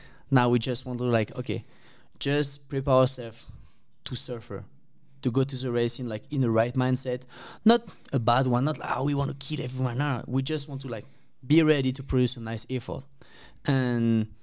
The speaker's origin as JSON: {"language": "English", "region": "south of France", "country": "France", "tie": "born or raised there", "second_language": "English", "said": "But no, I always like lived in the south of France. I did my high school, like elementary school, high school, and everything like in the south of France."}